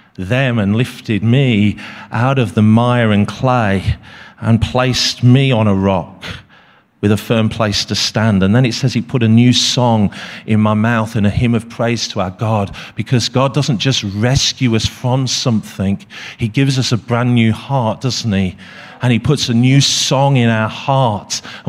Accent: Leicester, East Midlands, United Kingdom; I started leading a church just outside of my hometown of Leicester, right in the center of England.

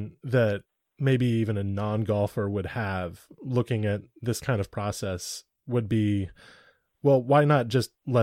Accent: United States; Listen, I grew up in America. So that post-World War II culture of nice, shiny, bright things, I'm just as susceptible to it as anyone.

